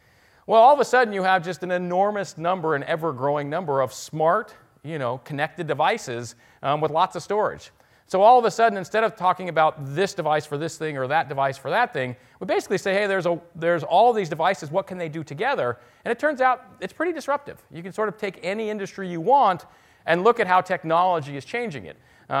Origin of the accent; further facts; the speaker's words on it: Seattle, Washington, United States; One, I am from Seattle. Two, I am a Hawks fan, so let's just get that out of the way now.